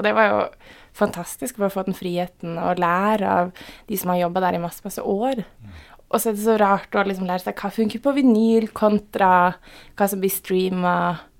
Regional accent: Tromsø, Troms, Norway; Ja, og så driver de med å si at røyks opp, og så er jeg fra Tromsø.

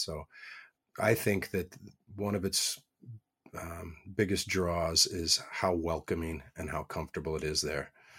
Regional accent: Midwest, United States; also born or lived in Colorado / Oregon / Tahoe; now in Buellton, United States; I grew up in the Midwest and bounced around, lived in Colorado, Oregon, Tahoe, and fortunately ended up in Buellton, and it is by far my favorite spot.

